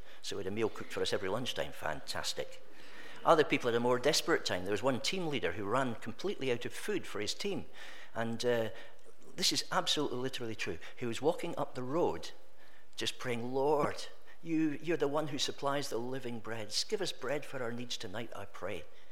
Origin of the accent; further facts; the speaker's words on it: Scotland, United Kingdom; When I was growing up in the Brethren Assemblies in Scotland